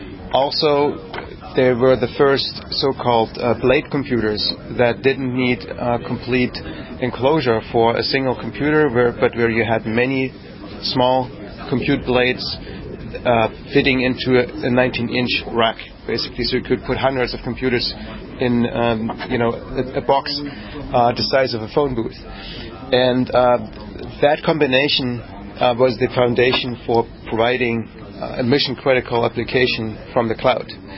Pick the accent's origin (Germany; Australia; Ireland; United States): Germany; East Germany; Okay. I grew up in East Germany.